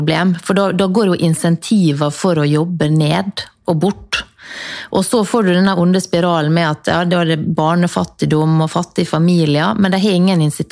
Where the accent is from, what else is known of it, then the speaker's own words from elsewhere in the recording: Møre og Romsdal, Norway; jeg er jo sunnmøring